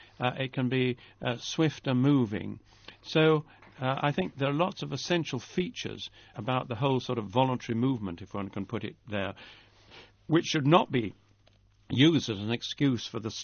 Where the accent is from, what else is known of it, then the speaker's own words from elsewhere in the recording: Wales, United Kingdom; For instance, I regard myself as Welsh, but a British citizen, a Christian by religion, and a European by culture.